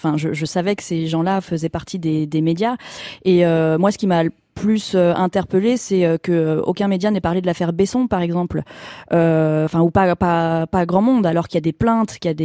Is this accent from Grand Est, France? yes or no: yes; Grand Est, France; Enfin, moi je viens de Champagne, je connaissais personne non plus